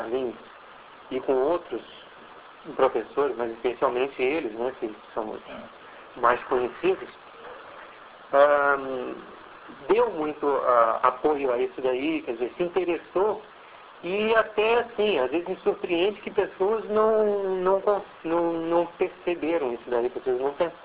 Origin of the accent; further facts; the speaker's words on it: Campinas, São Paulo, Brazil; moved away as an adult; now in Rio de Janeiro, Brazil; Sou de Campinas. Natural de Campinas, vim para... No meu primeiro disco, eu mudei para São Paulo, em 82. Aí voltei a Campinas e em 86 eu entrei definitivamente para cá